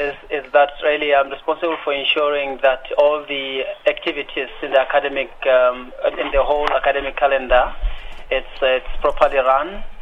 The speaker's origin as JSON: {"language": "English", "town": "Bushbuckridge", "region": "Mpumalanga", "country": "South Africa", "said": "I'm from South Africa. And from a place called Bushbuck Ridge, somewhere near the Kruger National Park."}